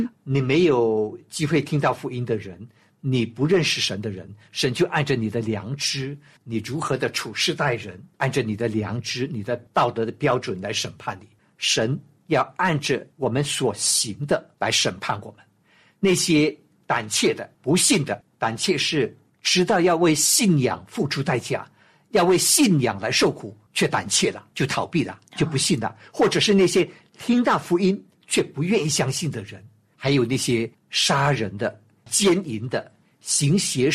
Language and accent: Chinese; China; 我们中国人